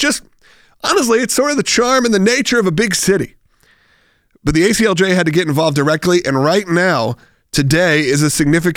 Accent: the South, United States; and I grew up in the South in the 80s and 90s.

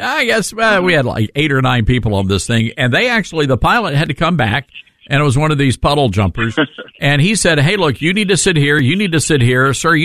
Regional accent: Memphis, Tennessee, United States; I'm born and raised in Memphis, and of course, after Fox, I moved back to my hometown.

